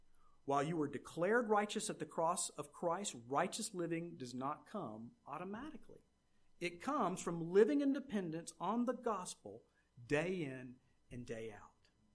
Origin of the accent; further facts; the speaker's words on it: United States; And I was slightly embarrassed that as an American, these traits were what we were known for.